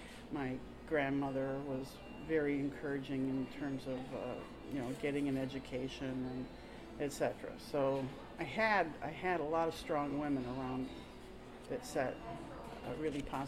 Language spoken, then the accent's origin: English; Baltimore, Maryland, United States; we would drive from Baltimore to Bemis Point